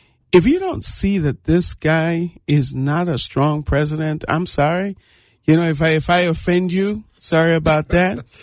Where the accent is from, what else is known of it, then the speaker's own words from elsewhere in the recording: Trinidad & Tobago; born there; moved away; Look, I was born in Trinidad, and when I came up here, just to let you guys know, so I was born in the Caribbean.